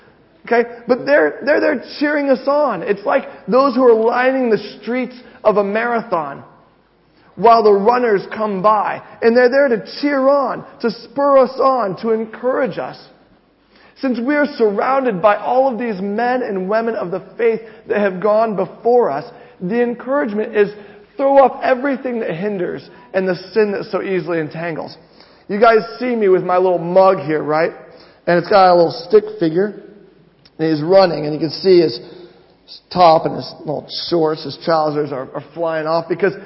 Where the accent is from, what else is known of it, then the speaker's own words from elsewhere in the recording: United States; being an American, I actually coached proper football